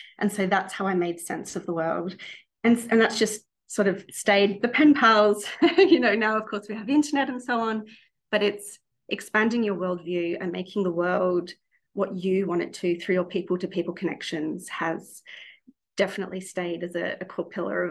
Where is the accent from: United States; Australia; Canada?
Australia; Melbourne, Victoria; So I am from Melbourne, and I grew up here never really going anywhere.